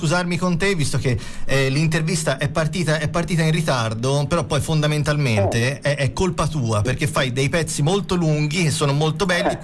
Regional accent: Florence, Tuscany, Italy; Lo dico da fiorentino

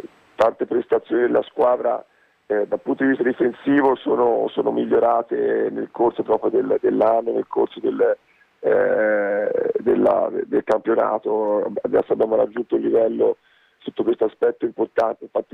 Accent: Montecatini Terme, Tuscany, Italy; poi sono di Montecatini e di conseguenza era una partita per me particolare

